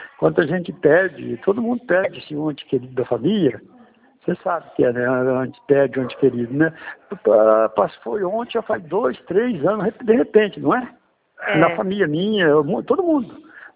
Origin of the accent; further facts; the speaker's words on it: Assis, São Paulo, Brazil; Porque você deve saber aí, eu sou de Assis aqui.